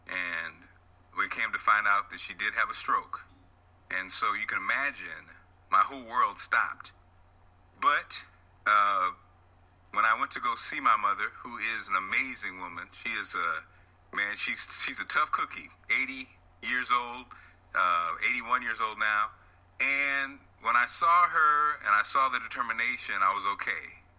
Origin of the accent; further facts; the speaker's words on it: Springfield, Illinois, United States; And again, I'm a small town, I'm from Springfield, Illinois.